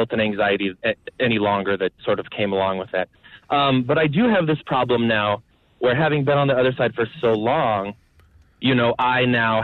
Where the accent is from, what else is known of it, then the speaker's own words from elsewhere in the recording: Utah, United States; So I am also, from Utah. I grew up in the Mormon family. Left when I was 18. I'm 30 now.